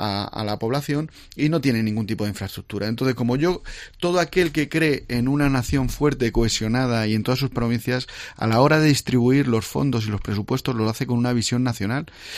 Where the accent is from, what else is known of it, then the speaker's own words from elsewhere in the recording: Ciudad Real, Castilla-La Mancha, Spain; yo soy de Ciudad Real